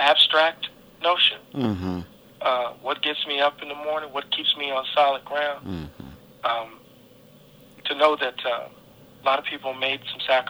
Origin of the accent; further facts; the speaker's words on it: Mississippi, United States; I'm from the Gulf Coast of Mississippi. And, you know, I grew up with hurricanes.